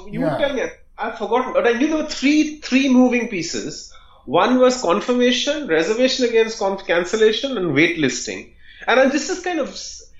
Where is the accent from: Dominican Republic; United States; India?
India; growing up in India, was this layers of anxiety that you had to deal